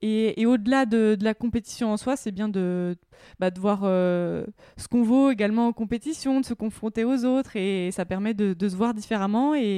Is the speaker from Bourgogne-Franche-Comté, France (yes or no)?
yes; Semur-en-Auxois, Bourgogne-Franche-Comté, France; born there; il y a un lac à côté de chez moi, à côté de ma ville natale, Semur-en-Auxois.